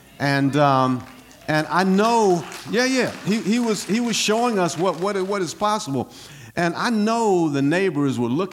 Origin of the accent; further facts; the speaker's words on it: Covington, Tennessee, United States; Tennessee, we came, and Covington, Tennessee only had like 5,000 people, total population. And then we came from Tennessee to Springfield, the metropolitan area of Springfield.